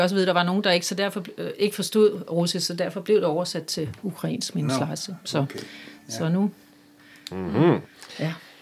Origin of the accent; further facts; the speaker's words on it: Birkerød, Capital Region, Denmark; born there; also born or lived in Slagelse / Aalborg; Jeg er født i Birkerød, og døbte Birkerød Kirke